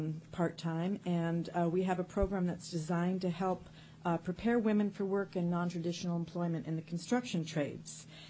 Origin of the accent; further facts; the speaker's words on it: Fairbanks, Alaska, United States; I'm from Fairbanks